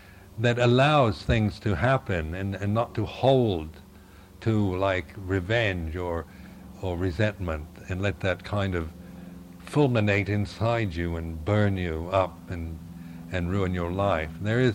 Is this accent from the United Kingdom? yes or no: no; United States; But I never felt any kind of resentment or hostility towards me as an American, you know.